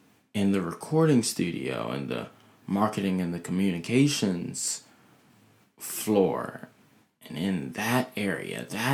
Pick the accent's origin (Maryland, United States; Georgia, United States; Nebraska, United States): Maryland, United States; Baltimore; talk about how I feel being a young 20-year-old African-American male in Baltimore City, born and bred in Baltimore City, but going to a Jesuit Catholic college and university.